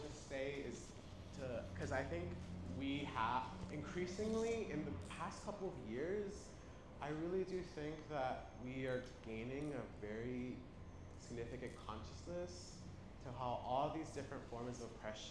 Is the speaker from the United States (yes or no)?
yes; Los Angeles, California, United States; I grew up here in Lincoln Heights.